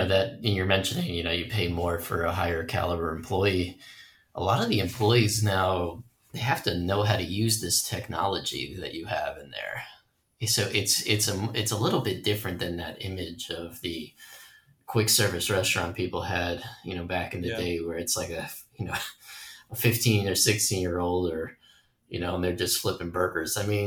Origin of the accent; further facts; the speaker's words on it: Brooklyn, New York, United States; which makes no sense since I'm from Brooklyn.